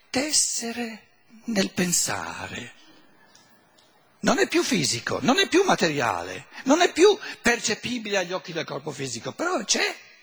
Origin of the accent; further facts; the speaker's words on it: Germany; Italian is a second language; Siccome io vengo dalla Germania mi devo rinfrescare un po' l'italiano.